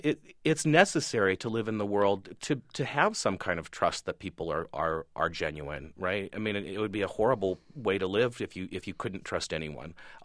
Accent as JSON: {"language": "English", "region": "Nebraska", "country": "United States", "tie": "born or raised there", "said": "particularly growing up in Nebraska, there isn't a lot of history that goes back beyond the settlers."}